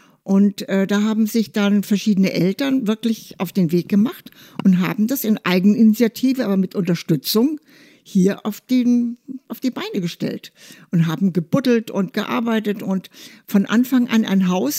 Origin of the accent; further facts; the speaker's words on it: Munich, Bavaria, Germany; now in Hamburg, Germany; Bin ja selber Münchnerin und wohne auch hier nicht hier in der Ecke. Ich wohne im schönen Harvestehude in der Bramsallee, den Grindelhochhäusern gegenüber.